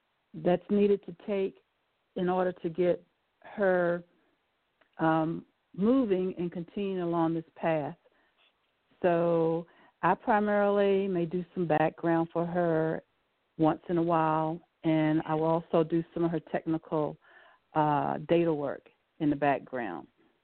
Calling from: Virginia, United States; Well, I'm calling in from Virginia

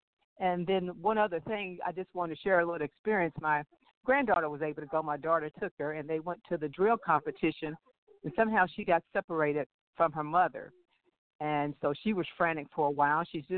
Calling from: Louisville, Kentucky, United States; from Louisville.

